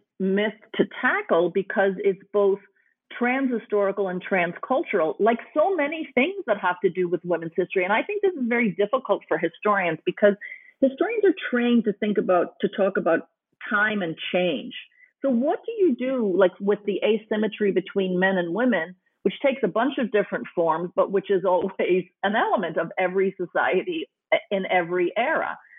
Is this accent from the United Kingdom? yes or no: yes; Belfast, Northern Ireland, United Kingdom; I was born in Northern Ireland under British occupation, and I grew up in a Catholic neighborhood in West Belfast in the Falls Road, which was at the heart of the Troubles, starting in the late 1960s.